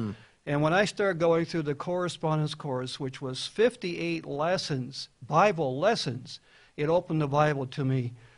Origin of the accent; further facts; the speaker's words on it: New Jersey, United States; For me, I was raised a Baptist in New Jersey.